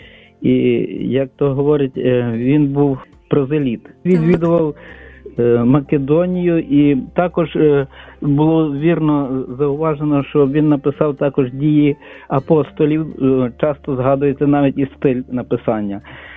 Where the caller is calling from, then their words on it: Lviv, Lviv Oblast, Ukraine; Слава Богу. … я зі Львова.